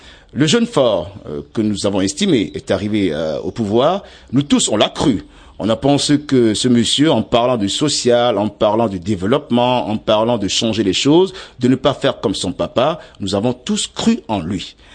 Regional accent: Togo; Mais chez nous au Togo, ben non, on manifeste

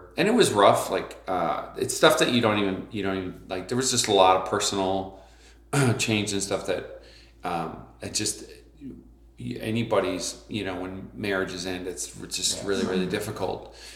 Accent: Canada; now in Phoenix, United States; She grew up in Western New York. I grew up in Canada, but I've been in Phoenix for like 18 years.

